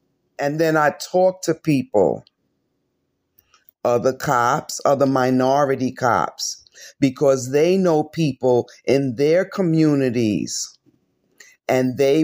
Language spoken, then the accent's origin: English; New York City, New York, United States; When I grew up in Harlem, that's what we did growing up. It's hot. We're outside with our friends.